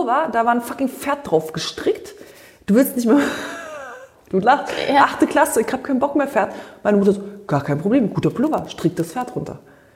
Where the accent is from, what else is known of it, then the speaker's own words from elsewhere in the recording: Berlin, Germany; ich komme aus Multikulti Berlin, bei mir gibt's alles, von Türke bis Kurdin bis Schwarz, Weiß, Gelb, Grün